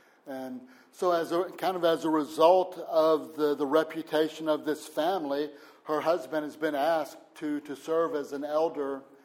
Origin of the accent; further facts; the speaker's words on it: Texas, United States; now in France; Then, I'm from Texas, and the attitude of a masculine man in Texas is he carries, you know, he has guns